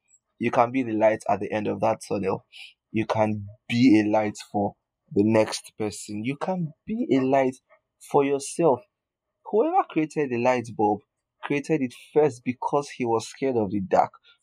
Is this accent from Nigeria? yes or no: yes; Nigeria; I talked about how as a Nigerian, we cannot relate to there being light at the end of the tunnel.